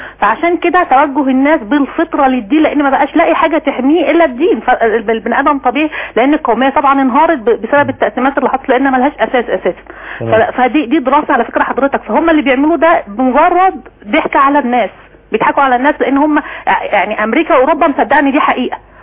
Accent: Egypt; انا دلوقتي كمصريه

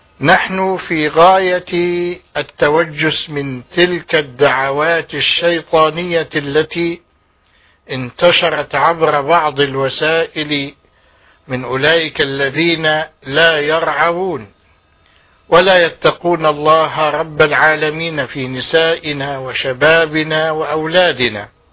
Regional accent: Egypt; في بلدنا مصر

